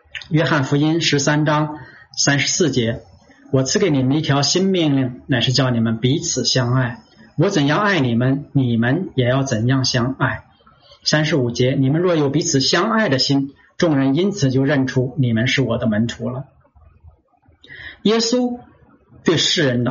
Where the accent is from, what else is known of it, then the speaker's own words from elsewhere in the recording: China; 我们中国人有两个成语，就说望子成龙望女成凤